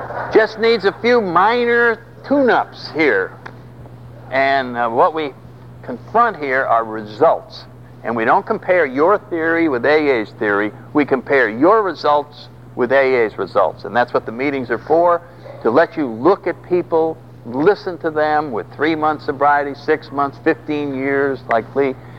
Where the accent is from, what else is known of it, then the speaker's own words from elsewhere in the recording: New England, United States; because I come from New England